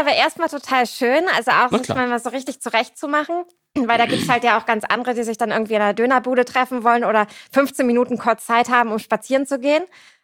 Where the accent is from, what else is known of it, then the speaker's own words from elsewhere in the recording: Germany; Wo gefühlt so als Deutscher das Geld dann schon weg ist.